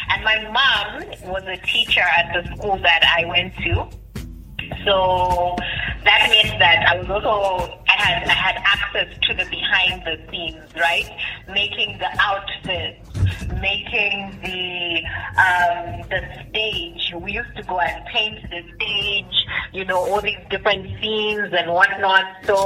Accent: Ndola, Copperbelt, Zambia; I grew up in Indola, so I'm a Kofela girl.

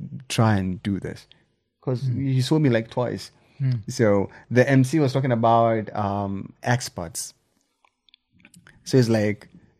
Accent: Nairobi, Kenya; It's like I'm from Nairobi man. Kanairo.

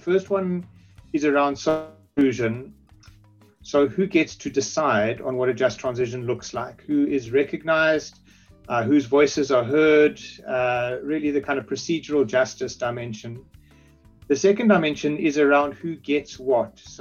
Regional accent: South Africa; I am South African and work from South Africa

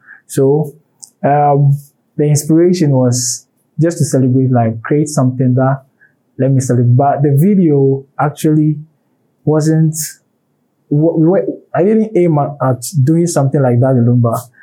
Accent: Kumasi, Ashanti, Ghana; I'm a Kumasi guy. I'm from Kumasi.

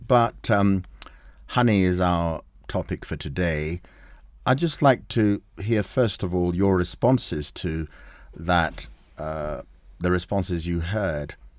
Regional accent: Kenya; If I may interrupt, though, we've got things like we're Kenyan.

